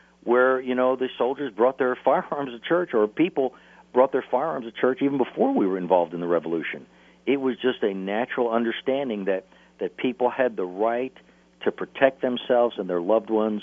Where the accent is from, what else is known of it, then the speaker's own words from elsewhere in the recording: New Jersey, United States; Wait a minute. I'm from New Jersey. I was raised there. I know the mindset